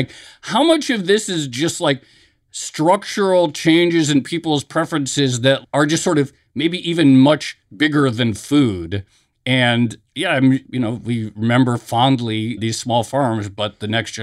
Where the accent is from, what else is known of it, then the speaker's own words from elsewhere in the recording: Michigan, United States; born there; also born or lived in Illinois; now in New York City, United States; like I said, I was born in Michigan. I lived for many years in Illinois, but I didn't want to stay in the Midwest.